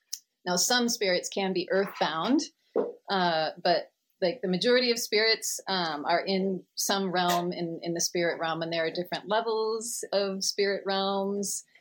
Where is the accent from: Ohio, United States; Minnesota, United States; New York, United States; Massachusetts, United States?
Massachusetts, United States; So I, growing up in Massachusetts, I had a pretty, you know, normal, like, suburban life.